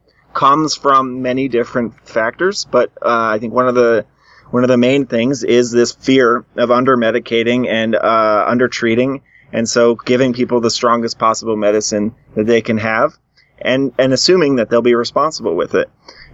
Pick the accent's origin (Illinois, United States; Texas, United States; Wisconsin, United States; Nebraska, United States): Illinois, United States; Chicago; So right in our backyard, we're from Chicago here, at the University of Chicago